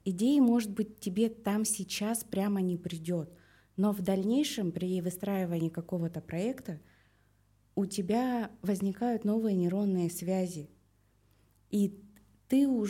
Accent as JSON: {"language": "Russian", "region": "Tyumen Oblast", "country": "Russia", "tie": "born or raised there", "said": "я выросла в Свердловской, в Тюменской области."}